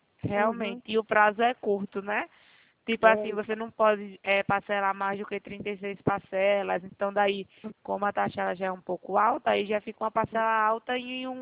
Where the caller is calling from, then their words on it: Rio Claro, São Paulo, Brazil; Eu sou aqui de Rio Claro, São Paulo.